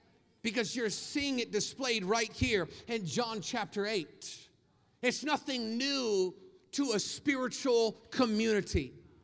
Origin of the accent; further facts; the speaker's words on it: Seattle, Washington, United States; moved away; I've only lived in Texas for about 4 years now, and I'm new to the Bible Belt. I grew up in Seattle where nobody's saved.